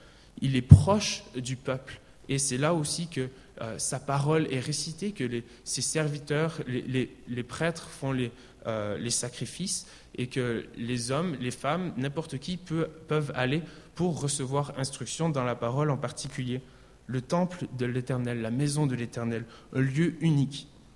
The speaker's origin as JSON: {"language": "French", "country": "United States", "said": "je parle français avec des petits anglicismes, vous voyez. Je viens des États-Unis, alors j'ai perdu mon français."}